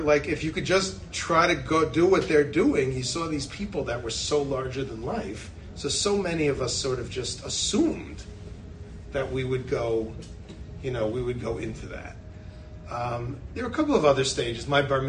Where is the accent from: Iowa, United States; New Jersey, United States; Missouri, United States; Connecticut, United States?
New Jersey, United States; Fair Lawn; also born or lived in Bronx, New York; I grew up in Fairlawn, New Jersey. I was 5 years old when we moved to New Jersey. I lived in the Bronx of Pelham Parkway. I was one of the last Jews to leave Pelham Parkway.